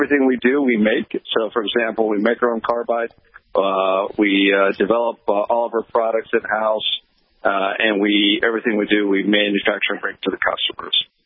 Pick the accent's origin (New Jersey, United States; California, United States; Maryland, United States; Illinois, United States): Illinois, United States; Chicago; By the way, I'm from Chicago, so that's great to hear you like that, pal.